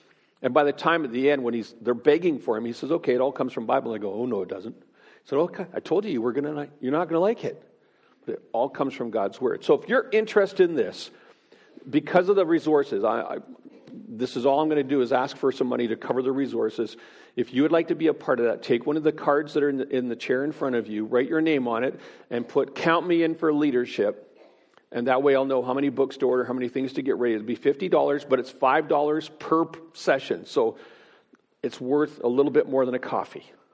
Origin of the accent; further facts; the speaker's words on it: Ontario, Canada; Now, I'm from Ontario.